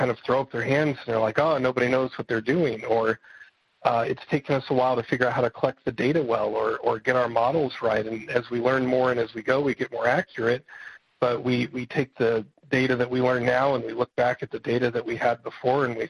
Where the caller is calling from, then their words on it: Westfield, Indiana, United States; I'm calling from Westfield.